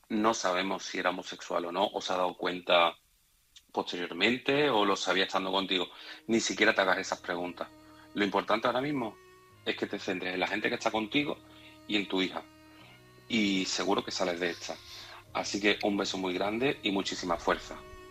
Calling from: Seville, Andalusia, Spain; corresponsal de Sevilla.

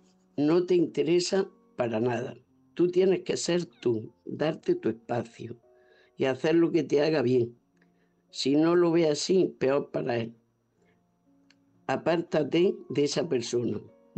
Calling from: Almería, Andalusia, Spain; Soy corresponsal de Almería.

